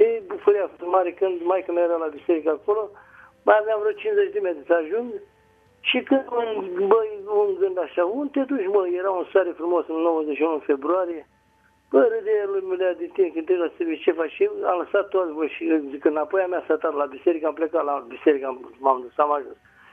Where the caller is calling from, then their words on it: Buzău, Buzău County, Romania; din Buzău.